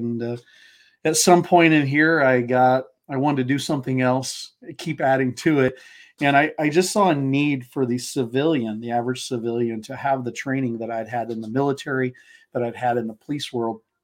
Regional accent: Côte d’Ivoire; also born or lived in Canada; I grew up in West Africa, right? Missionary kid. We moved to Canada when I was, I think, 5. And my parents were going to language school in Quebec. And so for French. And then we moved to Côte d'Ivoire, or the Ivory Coast, West Africa

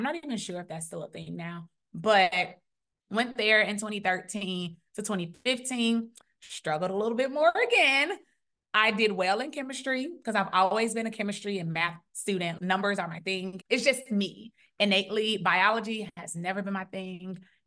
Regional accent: Chicago, Illinois, United States; But it was mainly, okay, I'm from Chicago. I'm from a big city. I have to go to another big city.

